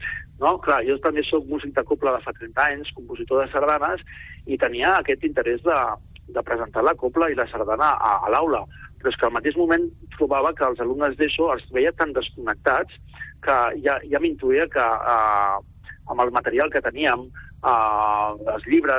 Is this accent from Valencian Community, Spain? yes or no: no; Premià de Mar, Catalonia, Spain; jo soc de Premià de Mar